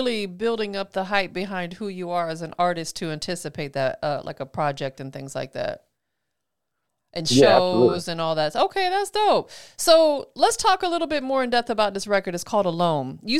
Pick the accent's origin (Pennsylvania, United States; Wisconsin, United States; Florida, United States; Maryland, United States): Florida, United States; Tampa; now in Atlanta, United States; You know, I'm originally from Tampa, but I'm based in Atlanta now.